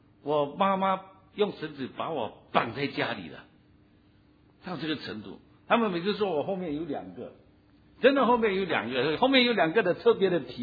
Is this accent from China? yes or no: yes; Fujian, China; 我是福建人，开口就是粗话，结尾又是粗话，很厉害的。